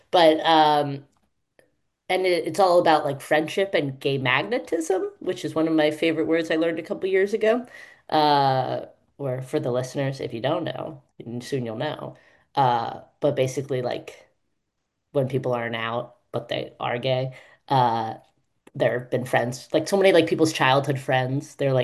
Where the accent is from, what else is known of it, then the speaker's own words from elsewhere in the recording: New York, United States; I was a Jew from New York.